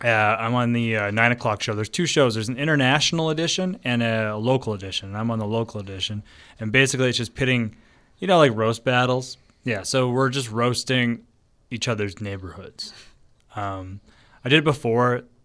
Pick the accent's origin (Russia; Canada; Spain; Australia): Canada; Dauphin, Manitoba; And he attacked my hometown of Around Dauphin. Because, well, we just said Dauphin.